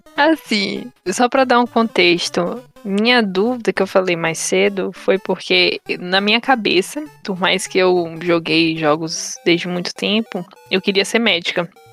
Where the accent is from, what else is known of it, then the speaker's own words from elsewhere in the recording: Bahia, Brazil; Ou advocacia, que era outra área também, que era a favoritinha desse interior baiano de onde eu vim.